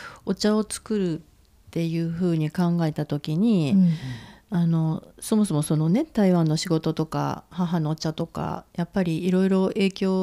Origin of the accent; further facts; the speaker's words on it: Matsusaka, Mie, Japan; これが私松阪出身でそのまま松阪に行って、